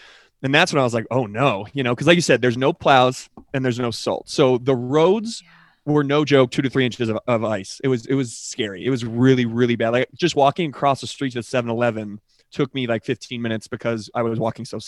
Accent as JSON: {"language": "English", "region": "Colorado", "country": "United States", "said": "I was like, I'm fine. I'm from Colorado."}